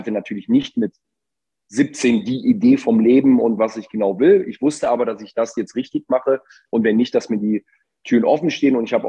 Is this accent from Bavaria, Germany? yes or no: no; Mönchengladbach, North Rhine-Westphalia, Germany; Also ich bin geboren in Mönchengladbach